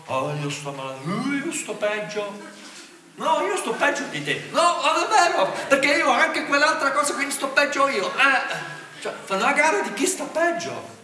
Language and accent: Italian; Switzerland; sarà perché sono cresciuto in Svizzera